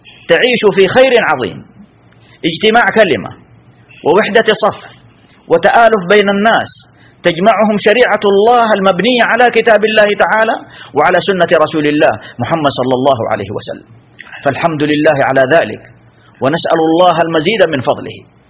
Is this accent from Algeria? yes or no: no; Saudi Arabia; نحن ولله الحمد والمنة نعيش في بلادنا المملكة العربية السعودية